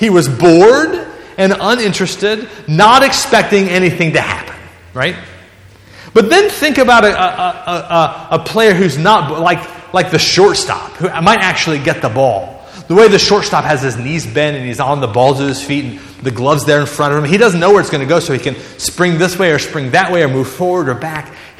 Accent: the South, United States; because I've got to drive 21 miles and I'm from the South

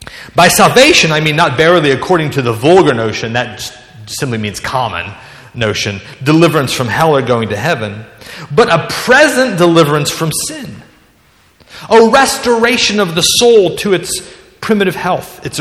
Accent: the South, United States; because I've got to drive 21 miles and I'm from the South

